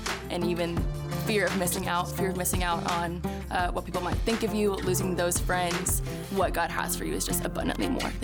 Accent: Richardson, Texas, United States; I am from Richardson, Texas.

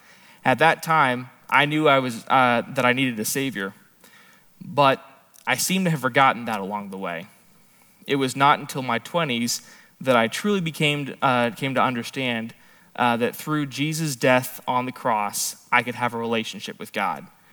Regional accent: Canada; born there; I was born in Canada and grew up as a what we call an MK or a missionary kid. My parents were both missionaries, so naturally, my five siblings and I grew up in the church

